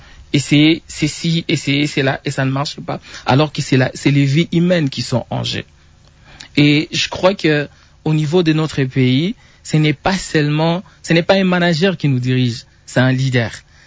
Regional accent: Goma, DR Congo; also born or lived in Bukavu; Je l'ai dit parce que moi-même, je suis de Goma, je suis de Bukavu. Je sais ce que nous sommes en train de subir.

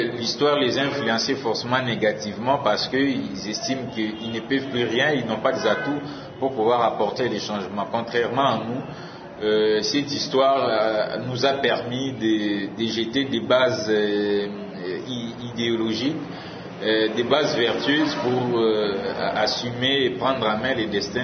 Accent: DR Congo; lorsque nous naissons en tant que Congolais, c'est qu'il sous-entend que naturellement et divinement, la RDC c'est notre nation

